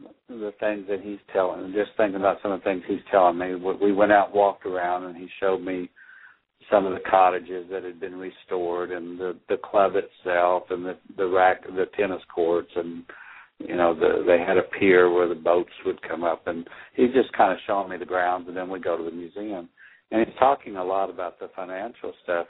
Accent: Oklahoma, United States; I'm from Oklahoma. I've learned a lot of Native history, and I have some Native bloodline

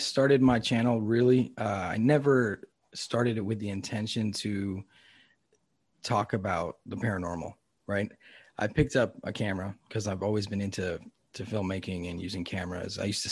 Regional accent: Los Angeles, California, United States; I grew up in Los Angeles. I lived in Venice Beach.

